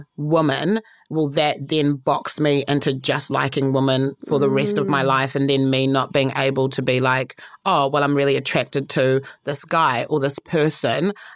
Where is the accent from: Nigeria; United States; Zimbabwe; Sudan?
Zimbabwe; Harare; born there; moved away; I was born in Zimbabwe, Harare, proud Zimbabwean.